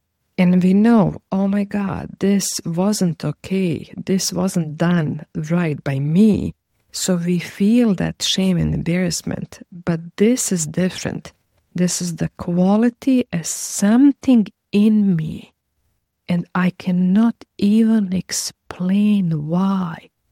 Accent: Croatia; My family, we were profiled based on our ethnicity. I'm Serbian from Croatia.

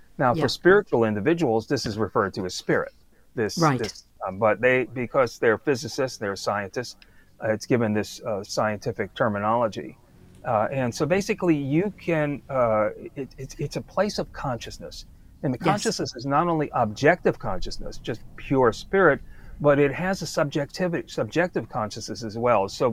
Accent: Brooklyn, New York, United States; So when I moved from the East Coast, I grew up in Brooklyn and taught science in Brooklyn.

